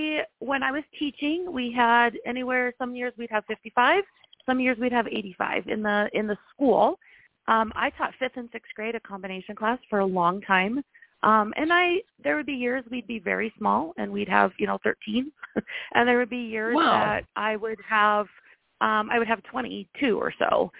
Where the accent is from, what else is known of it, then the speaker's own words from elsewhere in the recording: Montana, United States; So I grew up in, like I said, I grew up in Montana, but I grew up in a very rural school as well, even though I was located really close to Billings, which is obviously the largest town in Montana.